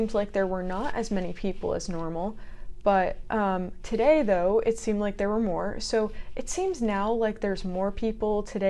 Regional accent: Connecticut, United States; And I grew up in Connecticut, so I wasn't around other Christian conservatives.

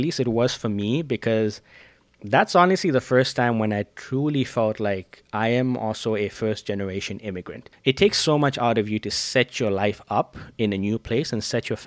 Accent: Zambia; we grew up together in Zambia

